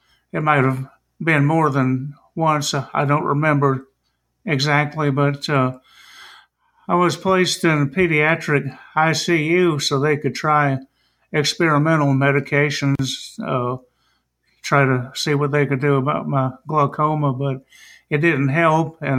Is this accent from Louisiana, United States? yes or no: yes; New Orleans, Louisiana, United States; also born or lived in Church Point, Louisiana; I was born in Church Point, Louisiana, which is a small town located about 20 miles west of Lafayette. And we lived there till I was about 4 years old. And then we moved to New Orleans, and that's where I lived